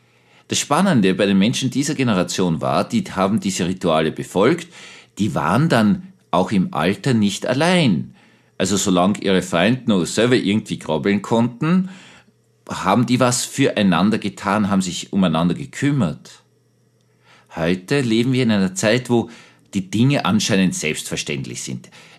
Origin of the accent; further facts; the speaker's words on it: Vienna, Austria; accent: Viennese; moved away; Ich bin ja gebürtiger Wiener, bin dann in den Westen von Österreich gegangen